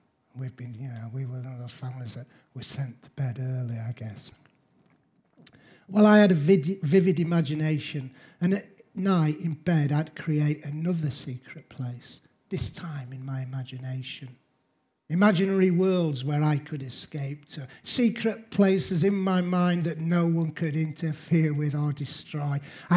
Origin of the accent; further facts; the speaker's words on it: Huddersfield, Yorkshire and the Humber, United Kingdom; Me and my brother, we grew up in Greenhead Park. We spent our early years in Greenhead Park.